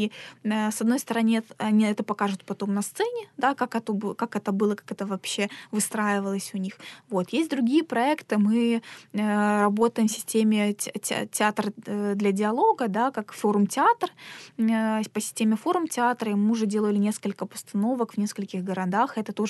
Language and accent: Russian; Crimea, Ukraine; я как крымчанка, которая не может сейчас въезжать в Крым